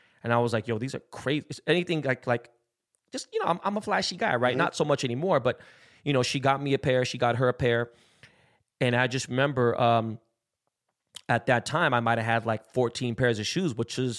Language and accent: English; West Coast, United States; And I think I'm cool, but I'm from the West Coast. A lot of East Coast, we're outnumbered.